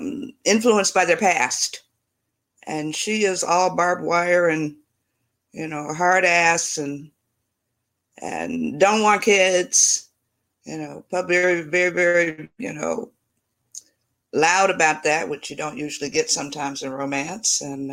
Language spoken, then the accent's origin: English; Detroit, Michigan, United States; I'm about 45 minutes west of Detroit, which was my hometown.